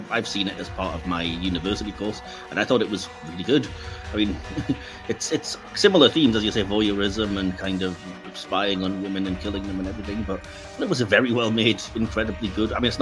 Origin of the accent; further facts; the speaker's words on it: United Kingdom; being British, and, you know, our famously kind of reserved stiff upper lip